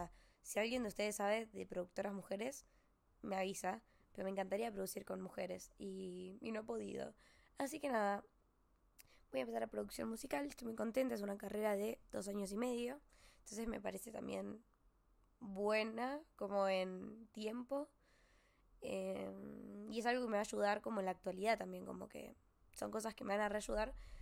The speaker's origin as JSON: {"language": "Spanish", "town": "La Florida", "region": "San Luis", "country": "Argentina", "tie": "born or raised there", "said": "toda mi adolescencia la viví allá en la Florida, que acá, si ustedes buscan en internet, la Florida San Luis, van a entender un poquito más"}